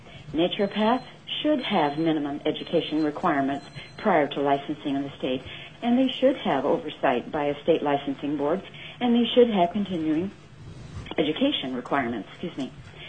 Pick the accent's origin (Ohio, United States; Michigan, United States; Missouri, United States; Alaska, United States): Alaska, United States; Soldotna; from Soldotna, and I'm just an interested state resident.